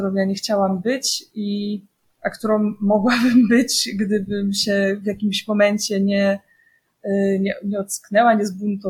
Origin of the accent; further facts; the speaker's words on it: Radoszyce, Subcarpathian Voivodeship, Poland; moved away; Ja się wychowywałam właśnie w Radoszycach, to jest taka mała wieś na Podkarpaciu, już w sumie w Bieszczadach, w konserwatywnej rodzinie.